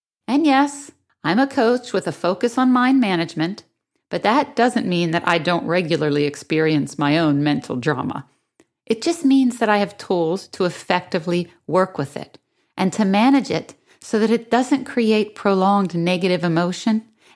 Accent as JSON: {"language": "English", "region": "Pennsylvania", "country": "United States", "tie": "born or raised there", "said": "I grew up in Western Pennsylvania, huge football town"}